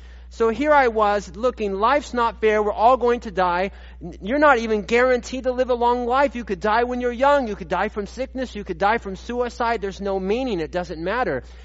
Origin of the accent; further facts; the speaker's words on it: Puyallup, Washington, United States; I am a local here to Washington State, to the Pierce County region. I grew up here in the Puyallup area.